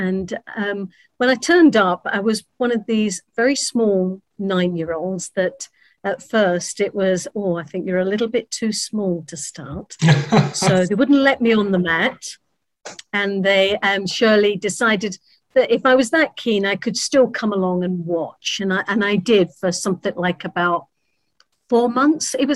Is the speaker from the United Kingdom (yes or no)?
yes; London, United Kingdom; Well, I was originally born. I was born in North London, Highbury, an Islington girl, a Gunner's favourite, and yes, born and bred there